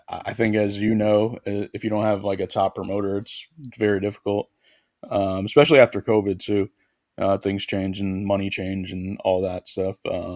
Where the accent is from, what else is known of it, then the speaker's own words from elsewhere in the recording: Connecticut, United States; I'm from Connecticut, so I was looking up people, like pro athletes from Connecticut.